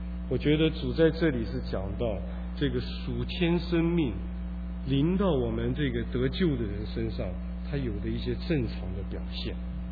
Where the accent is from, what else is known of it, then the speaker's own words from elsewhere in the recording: China; now in United States; 我们中国人呢、在世界上面是比较谦虚的民族，所以我们到北美来跟别人生活在一起，常常不太习惯。